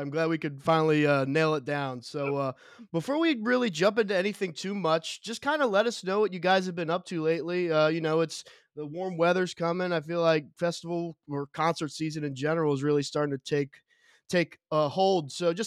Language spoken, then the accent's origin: English; Kentucky, United States; I'm from Kentucky, Northern Kentucky, if you want to count it that.